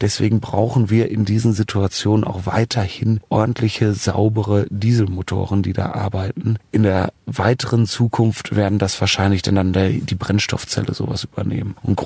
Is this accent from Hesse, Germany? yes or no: no; Cologne, North Rhine-Westphalia, Germany; Ich als Kölner.